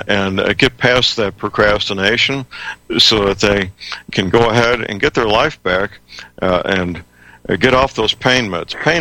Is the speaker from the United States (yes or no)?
yes; St. Louis, Missouri, United States; Answered by a very polite young woman in my hometown, St. Louis, not Mumbai.